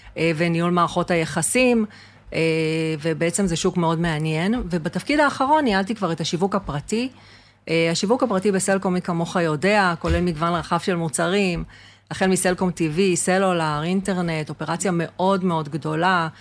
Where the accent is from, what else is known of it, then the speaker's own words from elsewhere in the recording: Holon, Tel Aviv District, Israel; גדלתי בחולון, כן. אבל בסופו של דבר הגענו למושב